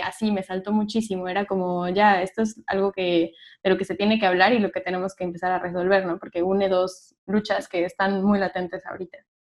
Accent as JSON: {"language": "Spanish", "region": "Yucatán", "country": "Mexico", "said": "soy de Yucatán"}